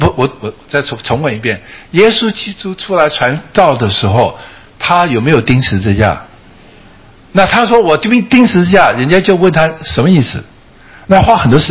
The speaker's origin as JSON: {"language": "Chinese", "country": "Taiwan", "tie": "born or raised there", "said": "我们中国人很喜欢这一套，我从小在台湾就是这样"}